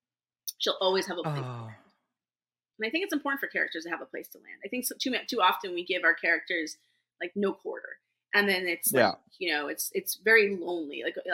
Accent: California, United States; also born or lived in Southern United States; I grew up in California in the 80s.

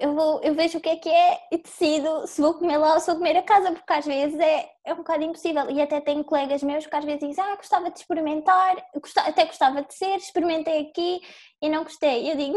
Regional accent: Alentejo, Portugal; que eu também sou alentejana, e isto lá no Alentejo, um bocado complicado

